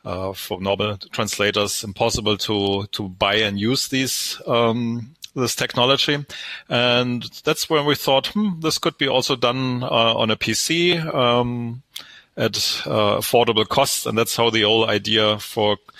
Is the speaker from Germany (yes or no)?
yes; Stuttgart, Baden-Württemberg, Germany; English is a second language; I'm originally from Stuttgart, Germany